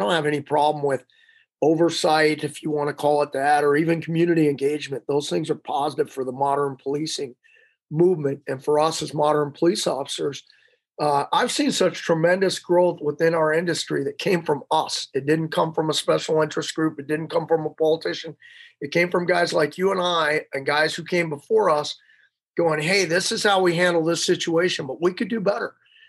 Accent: Phoenix, Arizona, United States; also born or lived in Los Angeles; I'm from Phoenix in LA. And Vegas kind of in the middle. I have family in Utah, Phoenix, LA.

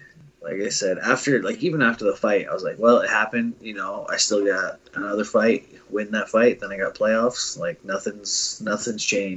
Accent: Pine Ridge, South Dakota, United States; Yeah, I grew up in Pine Ridge, South Dakota.

